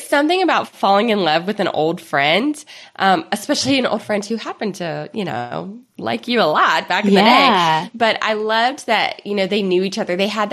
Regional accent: the South, United States; I loved Taylor because I'm from the South and I could just picture exactly her character

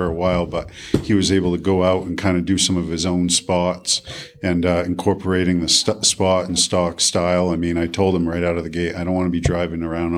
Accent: Augusta, Maine, United States; I grew up in Augusta, right? You know, along the banks of the Kennebec River where the moose lottery was hosted.

